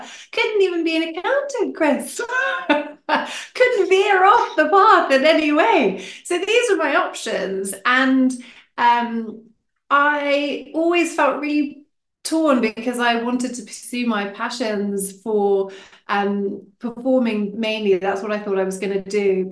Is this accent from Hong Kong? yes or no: yes; Hong Kong; growing up in Hong Kong, I was always really passionate about learning.